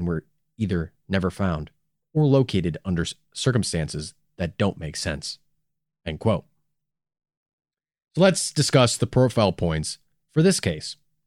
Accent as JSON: {"language": "English", "region": "Illinois", "country": "United States", "tie": "born or raised there", "said": "From sunny Southern California, let's head to my home state of Illinois."}